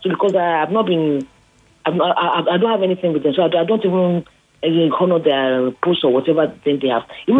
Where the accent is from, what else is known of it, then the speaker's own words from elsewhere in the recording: Sagamu, Ogun, Nigeria; from Shagamu.